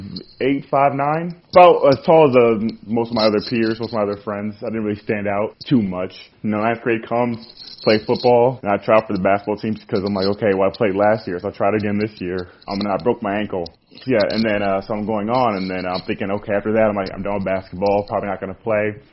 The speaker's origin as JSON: {"language": "English", "region": "Minnesota", "country": "United States", "tie": "born or raised there", "said": "I think back then it was, you know, I grew up in Minnesota, so it was Dante Culpepper and kind of Randy Moss."}